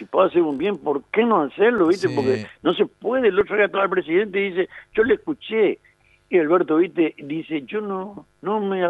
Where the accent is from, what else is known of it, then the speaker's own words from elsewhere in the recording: Paraguay; soy paraguayo, ¿viste?